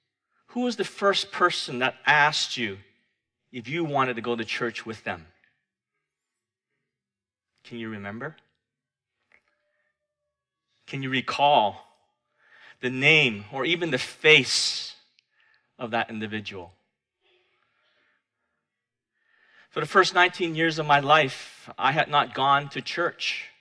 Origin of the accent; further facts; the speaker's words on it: Vancouver, British Columbia, Canada; moved away as an adult; now in Winnipeg, Canada; It wasn't until I moved away to Winnipeg from Vancouver to study architecture that someone first took the opportunity to invite me to go to church with them.